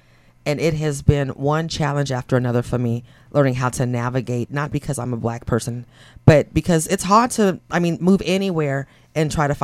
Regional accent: Redondo Beach, California, United States; now in Tillamook County, United States; community like North Coast, or in specifically North Tillamook County, is nothing different than how I grew up in Redondo Beach.

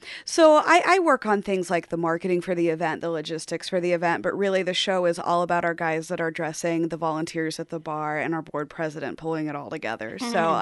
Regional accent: Texas, United States; also born or lived in Portland, United States; now in Oregon, United States; Most recently from Portland, but I'm originally from Central Texas. So I've lived in Oregon for going on 4 years this summer.

